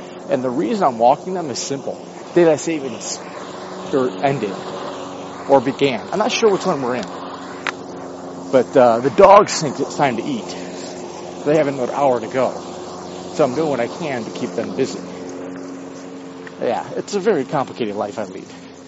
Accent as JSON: {"language": "English", "country": "United States", "said": "Post box? Mailbox, because I'm an American."}